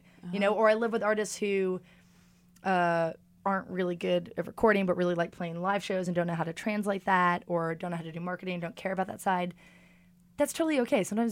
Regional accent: New York, United States; I got no beef with LA. I'm just a New Yorker.

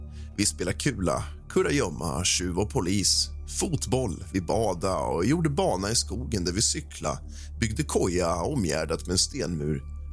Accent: Småland, Sweden; born there; accent: Småland dialect; Jag var född i Småland och pratade inte ren sörmländska utan småländska med skorrande R.

